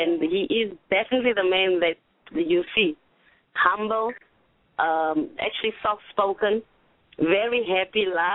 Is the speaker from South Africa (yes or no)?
yes; South Africa; what I've learned as I am coming from South Africa, this is what I've learned